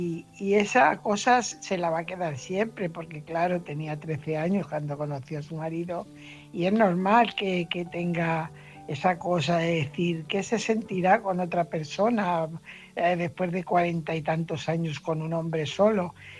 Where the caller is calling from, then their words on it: Fuenlabrada, Community of Madrid, Spain; corresponsal de Fuenlabrada.